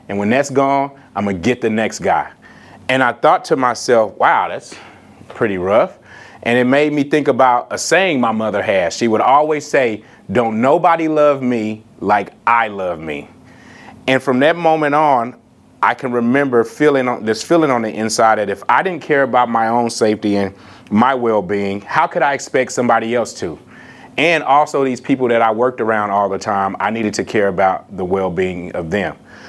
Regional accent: Texas, United States; also born or lived in Oklahoma City; I am originally from East Texas, but I just moved back there from Oklahoma City. I was up here for about 12 years.

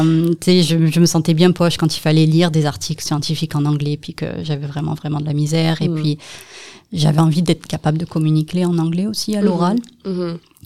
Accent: France; ça peut s'entendre à mon accent. Je suis français, j'ai grandi la plupart du temps en France, vraiment à côté de la mer.

